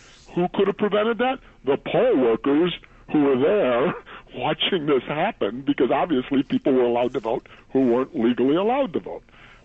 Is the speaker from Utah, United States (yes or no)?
no; Chicago, Illinois, United States; I'm from Chicago, the home of vote stealing.